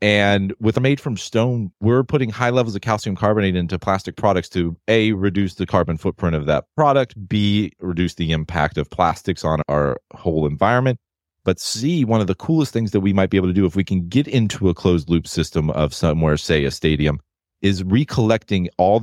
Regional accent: Blacksburg, Virginia, United States; I grew up in Blacksburg, Virginia, so I'm a Virginia Tech Hokies fan.

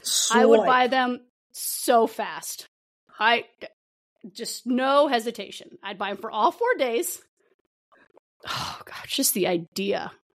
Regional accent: California, United States; also born or lived in Midwest; Because we're from California. We're California girls.

